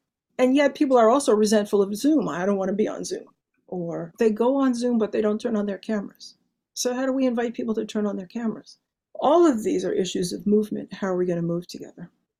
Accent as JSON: {"language": "English", "country": "United States", "said": "as an American, I couldn't go, as a Black woman, I couldn't go."}